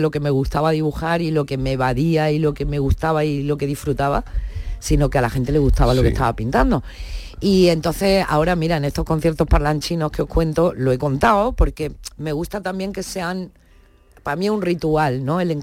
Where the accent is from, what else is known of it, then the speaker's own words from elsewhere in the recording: La Zubia, Andalusia, Spain; me presenté con un seudónimo al cartel del carnaval de mi pueblo, que es La Zubia, en Granada, y lo gané.